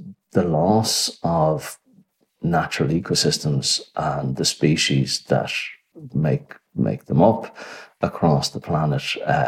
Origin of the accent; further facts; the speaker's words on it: Dublin, Leinster, Ireland; So I'm from Dublin, as most people will be able to tell, certainly any Irish people. I'm from Dublin. I've lived in several different countries.